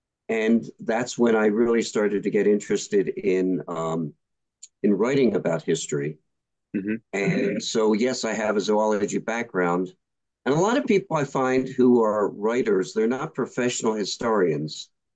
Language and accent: English; Philadelphia, Pennsylvania, United States; Well, I was born and raised in Philly.